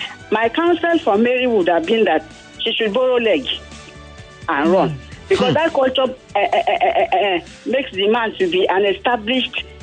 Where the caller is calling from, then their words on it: Iba, Lagos, Nigeria; I'm calling from Iba Estate.